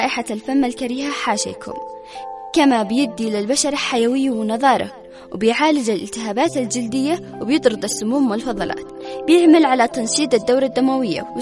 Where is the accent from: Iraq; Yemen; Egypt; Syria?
Yemen; التين العربي بس عندنا في اليمن مشهور بالبلس العربي